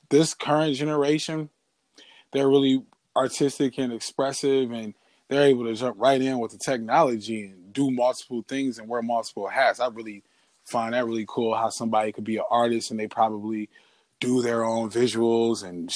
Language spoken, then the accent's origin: English; Chicago, Illinois, United States; also born or lived in Joliet; I grew up in Chicago. I was born in Chicago. I'm from Joliet, Illinois.